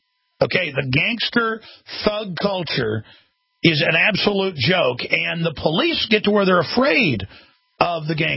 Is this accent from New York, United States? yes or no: no; Dallas, Texas, United States; When I was a kid growing up in Dallas, I had friends, you know, that I was on the football team